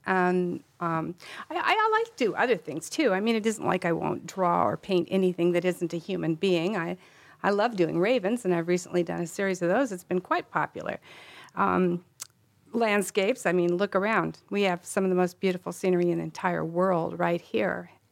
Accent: Alaska, United States; I grew up here in Alaska.

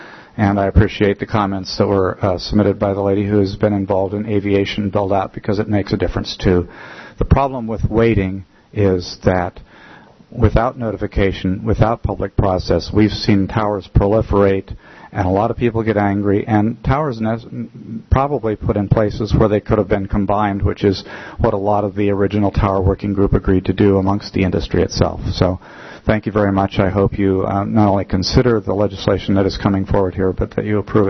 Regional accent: Lazy Mountain, Alaska, United States; I'm from Lazy Mountain.

